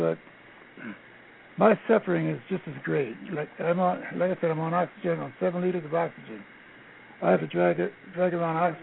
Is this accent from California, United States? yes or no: yes; Los Angeles, California, United States; I'm from Los Angeles.